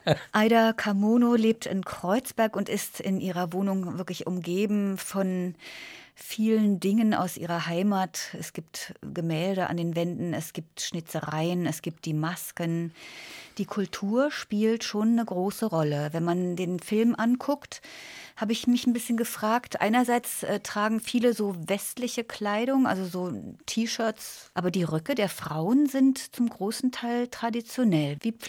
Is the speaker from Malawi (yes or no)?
yes; Southern Region, Malawi; German is a second language; Ich bin im Süden aufgewachsen. Von der 1. bis zur 5. Klasse war alles in Chichewa. Englisch war ein Schulfach.